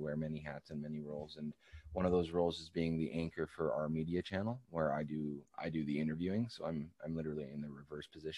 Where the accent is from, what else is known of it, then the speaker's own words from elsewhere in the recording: Canada; I'm Canadian, so